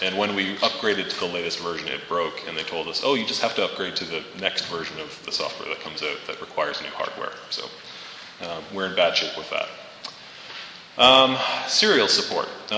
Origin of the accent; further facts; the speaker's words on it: Canada; Notice I'm Canadian. I pronounce things the proper way.